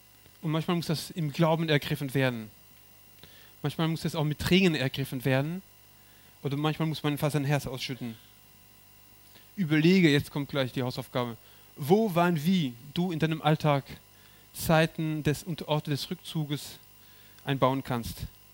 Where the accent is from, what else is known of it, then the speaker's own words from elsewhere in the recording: Corsica, France; Bei mir auf Korsika, wo ich herkomme, ich wohne am Strand